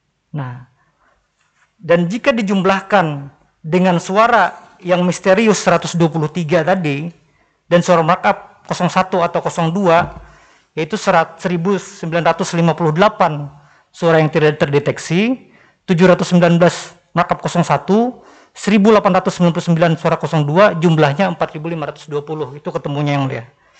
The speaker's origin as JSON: {"language": "Indonesian", "region": "South Kalimantan", "country": "Indonesia", "said": "Bukan, bukan, saya orang Kalimantan Selatan."}